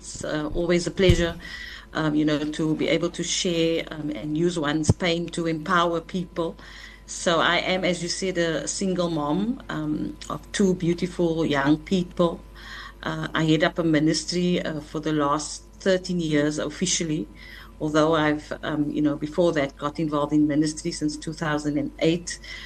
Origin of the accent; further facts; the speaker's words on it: Mitchells Plain, Western Cape, South Africa; also born or lived in Athlone; I was born in Athlone, grew up in Bonthieville and Mitchells Plain.